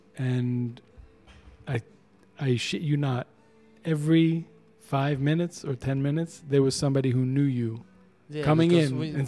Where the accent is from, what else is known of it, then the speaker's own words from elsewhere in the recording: United States; I'm from the States, but yeah, I've traveled more in Europe than I have in like, yeah, the East Coast.